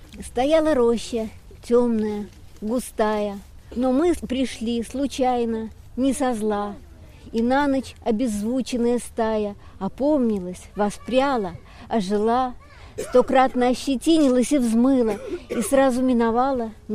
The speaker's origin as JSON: {"language": "Russian", "region": "Moscow", "country": "Russia", "tie": "born or raised there", "said": "я тоже москвич, коренной"}